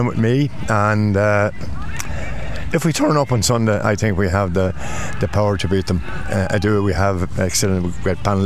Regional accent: Leinster, Ireland; I'm from Louth originally.

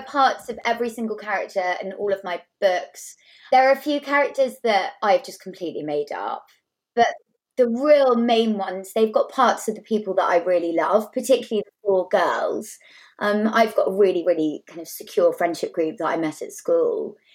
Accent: South West England, United Kingdom; 4 young girls who are from Devon, very similar to me. I grew up in South Devon.

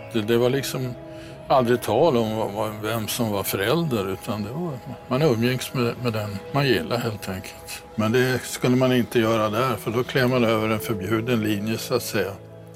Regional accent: Stockholm, Stockholm County, Sweden; i och med att jag kom från Stockholm.

